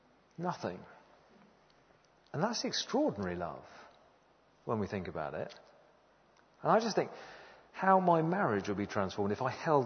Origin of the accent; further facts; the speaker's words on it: United Kingdom; And partly by being British, and being a man, that's two problems I've got.